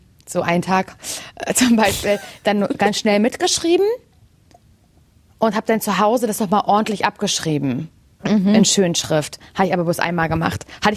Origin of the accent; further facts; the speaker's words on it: Mecklenburg-Vorpommern, Germany; Aber Jugendweihe ist bei uns in Mecklenburg-Vorpommern halt sowas wie Kommunion